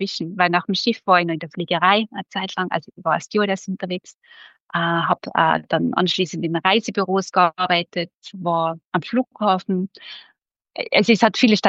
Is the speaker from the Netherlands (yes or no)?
no; Salzburg, Austria; Also ich bin im Salzburger Pinzgau aufgewachsen, als das 6. von 6 Kindern